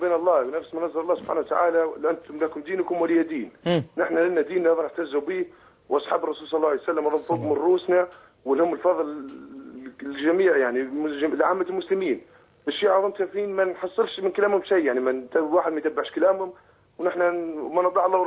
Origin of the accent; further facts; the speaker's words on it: Libya; نحن الحمد لله يعني عندنا في ليبيا